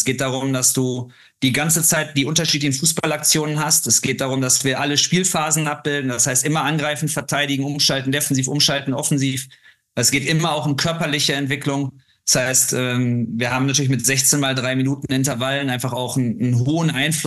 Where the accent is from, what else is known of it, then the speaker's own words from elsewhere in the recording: North Rhine-Westphalia, Germany; weil ich komme jetzt aus dem Ruhrgebiet.